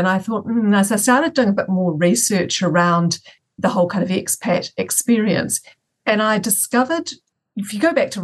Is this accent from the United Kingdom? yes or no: no; New Zealand; I grew up in New Zealand.